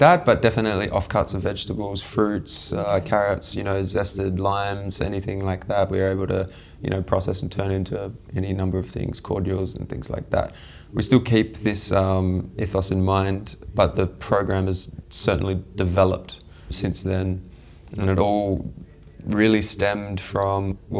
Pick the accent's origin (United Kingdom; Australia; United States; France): Australia; Perth, Western Australia; I'm from Perth, West Australia.